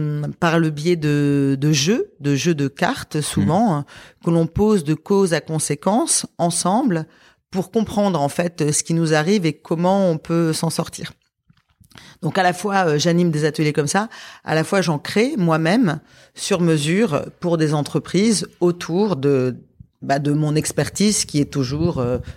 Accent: Paris, Île-de-France, France; et moi, je suis une Parisienne

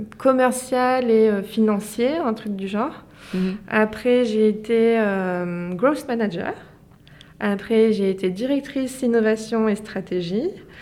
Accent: Valence, Auvergne-Rhône-Alpes, France; J'ai fait mes études à Lyon Et donc, je suis native de Valence.

